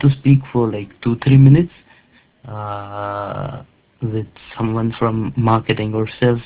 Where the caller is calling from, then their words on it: India; Yes, I'm calling from India.